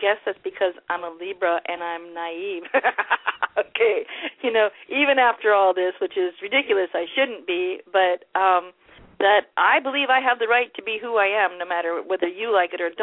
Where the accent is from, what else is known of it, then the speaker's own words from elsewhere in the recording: Michigan, United States; And it really, and I grew up in Michigan, actually.